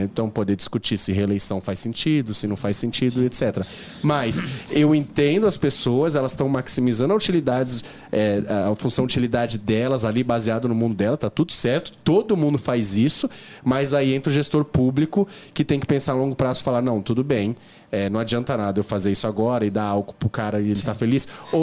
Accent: São Paulo, Brazil; Eu cresci na Zona Leste de São Paulo, a gente tava falando lá, eu cresci de Itaquera

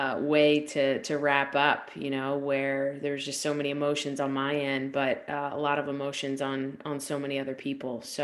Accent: Delran, New Jersey, United States; I have not forgotten my roots. I grew up in Delran. I trained on the local fields.

